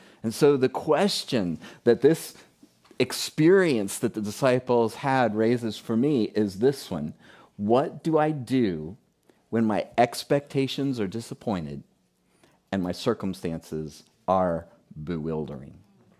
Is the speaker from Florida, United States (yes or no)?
yes; Fort Myers, Florida, United States; this painting was hanging in the foyer of the church that I grew up in Fort Myers, McGregor Baptist Church.